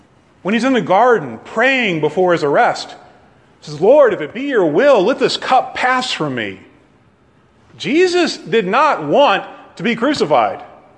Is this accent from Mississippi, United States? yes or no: yes; McComb, Mississippi, United States; born there; I'm Southern. I don't sound like it, but I am Southern. I was born in Macomb. There's not too much south of Macomb except the Gulf of Mexico.